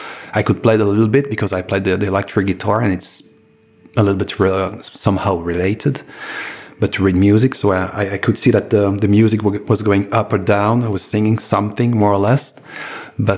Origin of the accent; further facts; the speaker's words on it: Fribourg, Switzerland; Yes, I was in Fribourg, in my hometown, and they had a rock band